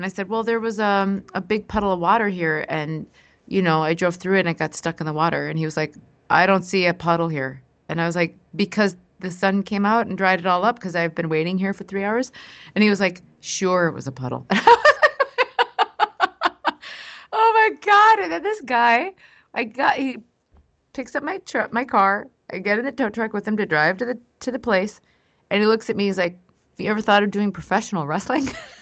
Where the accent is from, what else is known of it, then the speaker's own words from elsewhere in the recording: Minnesota, United States; So anyway, I'm from a land where we always have weather. I'm originally from Minnesota, as many of you know.